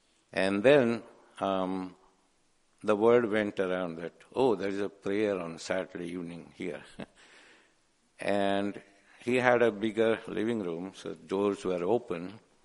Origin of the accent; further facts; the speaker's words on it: West Bengal, India; I said, I'm from Bengal. Oh, are you Bengali? He said, I know 3 Bengalis.